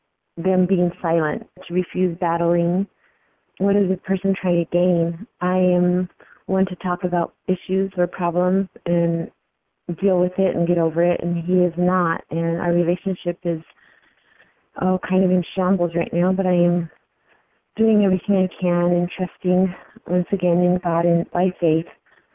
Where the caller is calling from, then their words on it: Arizona, United States; Hi, Randy. I'm listening from Arizona